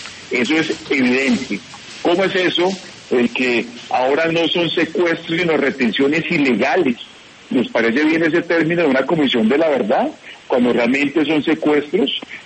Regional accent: Colombia

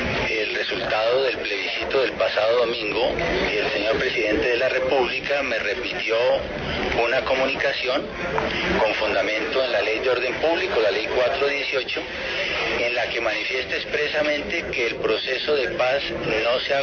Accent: Colombia; Como cualquier colombiano, lo celebro sobremanera.

